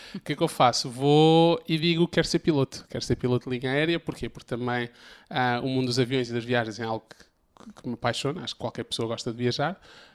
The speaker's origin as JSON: {"language": "Portuguese", "country": "Spain", "tie": "born or raised there", "first_language": "Spanish", "second_language": "Portuguese", "moved": "yes", "lives_now": "Lisbon, Portugal", "said": "cresci em Espanha, portanto a primeira língua que eu aprendi a falar foi o espanhol, e acho que isso deu-me uma vantagem quando cheguei a Lisboa, em 2015"}